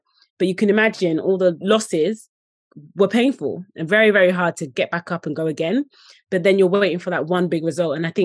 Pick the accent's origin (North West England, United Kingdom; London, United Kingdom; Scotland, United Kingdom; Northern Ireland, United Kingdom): London, United Kingdom; Dagenham; So I grew up in Dagenham, which is seen as East London slash Essex, however you want to position it.